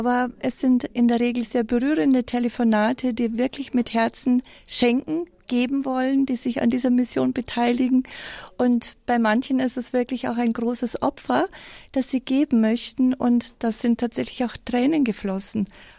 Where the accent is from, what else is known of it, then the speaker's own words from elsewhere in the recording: Regen, Bavaria, Germany; Ich komme aus Regen, aus dem Bayerischen Wald.